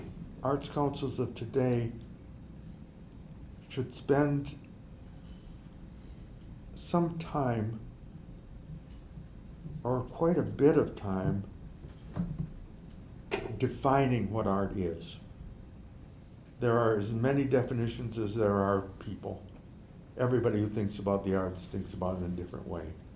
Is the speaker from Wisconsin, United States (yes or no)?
yes; Neillsville, Wisconsin, United States; My hometown, Neillsville, has never had an arts life particularly.